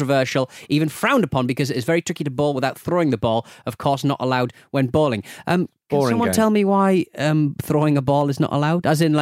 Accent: Potenza, Basilicata, Italy; Made me think of my hometown club, Potenza, in the third tier in Italy.

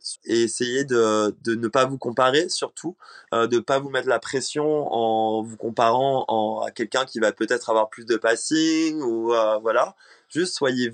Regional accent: Réunion, France; J'ai grandi à La Réunion, donc je viens d'une île, elle est loin, c'est une île française.

